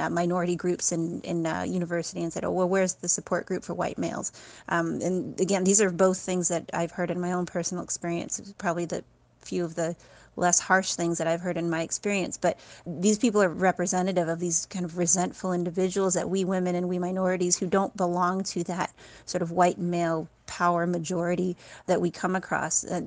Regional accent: Canada; I'm from Canada. I'm a physician who's also a woman of color.

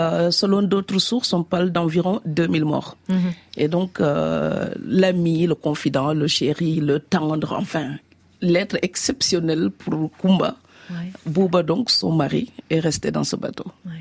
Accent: Grand Est, France; Je suis alsacienne

